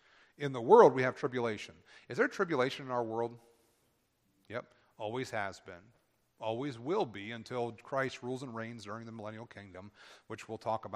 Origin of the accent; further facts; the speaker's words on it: Buffalo, New York, United States; I came from Buffalo, New York. Believe me, they were just as bad.